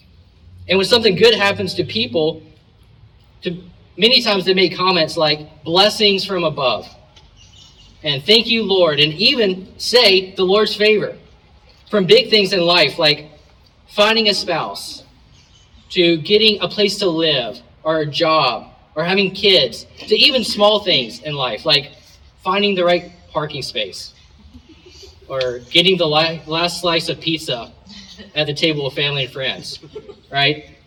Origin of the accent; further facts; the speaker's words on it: South Carolina, United States; But I'm originally from South Carolina.